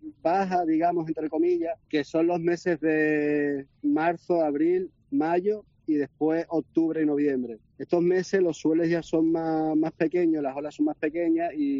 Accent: Cádiz, Andalusia, Spain; Cádiz, como buen gaditano, yo la llevo siempre en el alma porque la verdad es que es una tierra maravillosa, pero me conformo con pasar 3 o 4 meses al año allí. Fue el resto del año 8 meses aquí

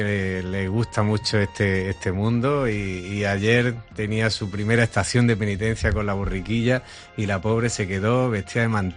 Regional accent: Alcudia de Guadix, Andalusia, Spain; also born or lived in Granada; Yo soy de Alcudia, de Guadix, y allí es donde me crié, y allí donde hice, bueno, por ejemplo, la EGB, ¿no? Yo me vine a vivir a Granada en primero de BUP, al Colegio de los Maristas. La familia se trasladó.

